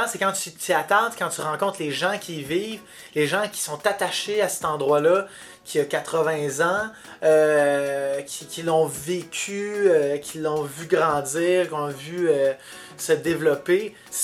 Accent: Montreal, Quebec, Canada; born there; Je suis né à Montréal, là, tu sais, donc j'ai un regard qui est pas le regard de quelqu'un qui a grandi à McMasterville.

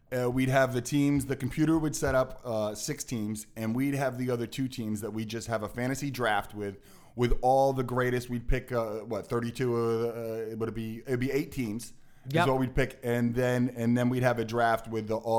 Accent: New York City, New York, United States; moved away as an adult; now in Los Angeles, United States; Born and raised in New York City, went to school in New York, and then moved out here right after graduating NYU.

